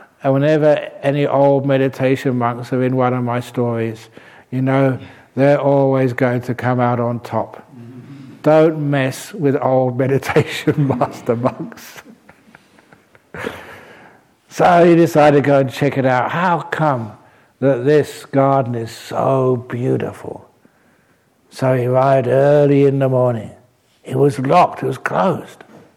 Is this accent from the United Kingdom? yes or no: yes; England, United Kingdom; As you know, that I love my tea as an English monk.